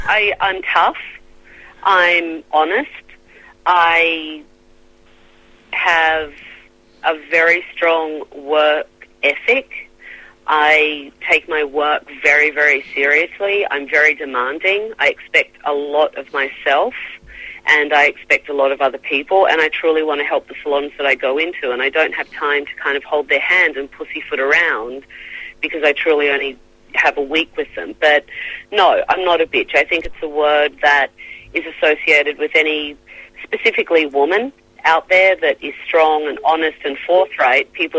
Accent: Australia; lots of Australian references and where I grew up in Australia and all of that kind of stuff.

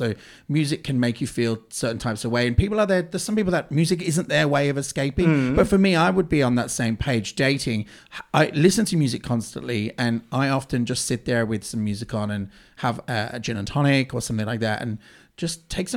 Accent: Midlands, United Kingdom; I'm from the Midlands in the UK

